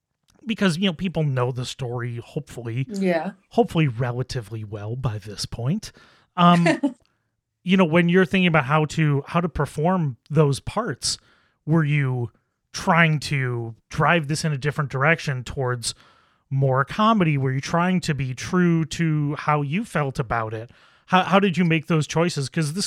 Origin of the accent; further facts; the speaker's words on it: Buffalo, New York, United States; now in Rochester, United States; growing up in Buffalo, living in Rochester, like we all live in that like nasally world of accents.